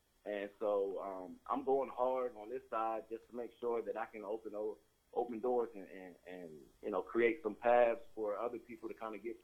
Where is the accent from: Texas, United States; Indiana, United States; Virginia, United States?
Virginia, United States; Bell City; also born or lived in Atlanta, Georgia; I am from Bell City, Virginia, by way of Atlanta, Georgia.